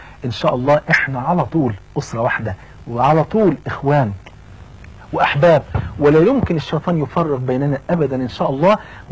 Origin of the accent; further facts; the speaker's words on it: Egypt; سواء اخ لينا كمصريين